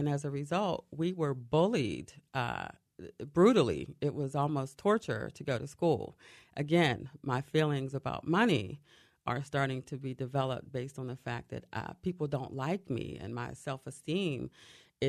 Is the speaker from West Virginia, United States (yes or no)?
yes; Bluefield, West Virginia, United States; We grew up in Bluefield, West Virginia, a little mining town in southern of West Virginia, almost the tip of Virginia, where everybody was poor. Everybody worked in the coal mines.